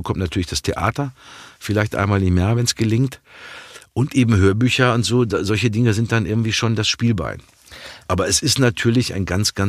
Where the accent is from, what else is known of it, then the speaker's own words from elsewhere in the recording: Dortmund, North Rhine-Westphalia, Germany; als Dortmunder Junge damit aufgewachsen